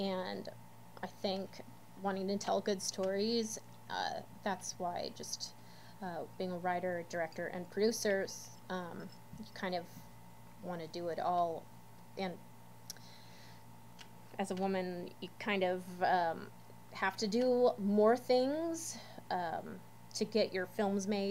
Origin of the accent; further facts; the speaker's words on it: Sacramento, California, United States; I'm originally from Sacramento.